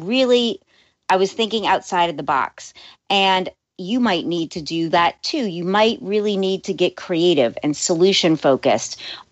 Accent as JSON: {"language": "English", "town": "New Orleans", "region": "Louisiana", "country": "United States", "tie": "born or raised there", "moved": "as an adult", "said": "being born and raised in New Orleans and having lived in one place for the first 43 years of my life. I was really wanting to live somewhere else"}